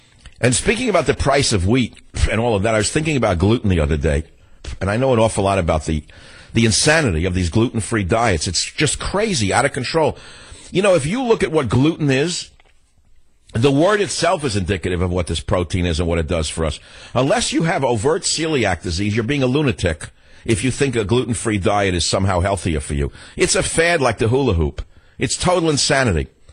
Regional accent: New York, United States; given that I'm going to my hometown in New York.

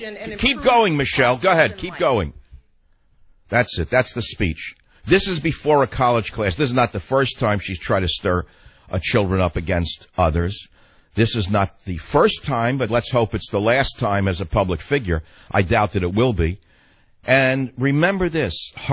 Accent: New York, United States; I grew up in New York, so I'll go back to that as an example.

